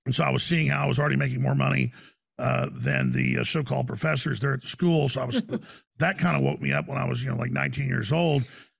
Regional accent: Rockwall, Texas, United States; also born or lived in Dallas; I was born in Dallas. And I grew up in a suburb outside Dallas, Rockwall

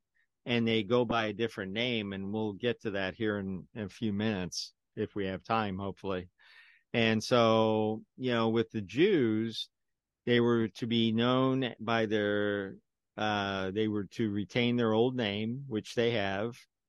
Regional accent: California, United States; I'm from California, right? And so they say, oh, you're from Cali.

